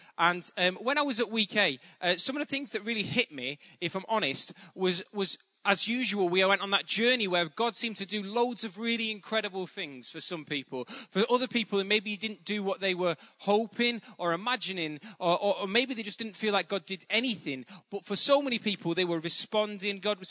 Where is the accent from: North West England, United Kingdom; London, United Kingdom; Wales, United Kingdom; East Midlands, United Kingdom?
North West England, United Kingdom; I'm from Bolton, which is about 12 miles outside of Manchester. So I am from the north, which I view as a good thing. Unfortunately, some of you may struggle to understand my accent.